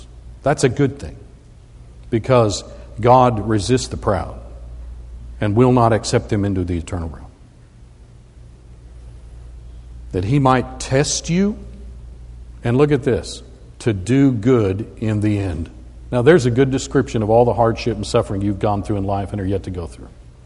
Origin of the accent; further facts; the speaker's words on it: Phoenix, Arizona, United States; I grew up in Phoenix, Arizona, and it is hot there.